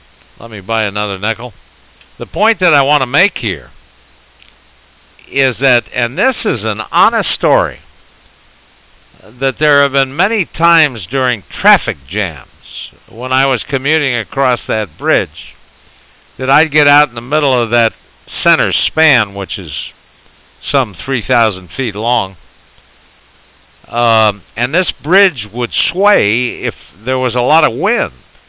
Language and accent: English; San Francisco, California, United States; You know, growing up in San Francisco, it was always something on the horizon to to be really respected.